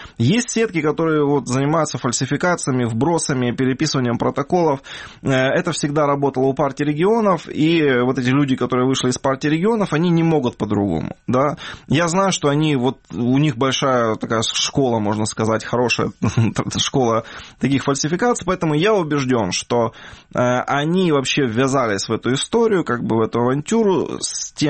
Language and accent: Russian; Donbas, Ukraine; я как человек из Донбасса, я лично наблюдал и неоднократно, я знаю, как делаются фальсификации